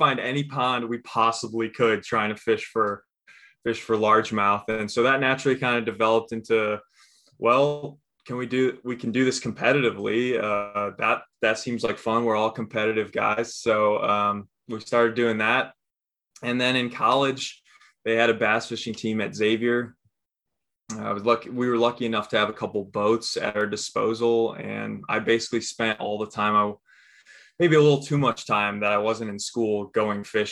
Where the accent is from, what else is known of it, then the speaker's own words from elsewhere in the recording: St. Charles, Illinois, United States; striped bass, largemouth, growing up in the Midwest, a lot of times it was muskie, pike, walleye.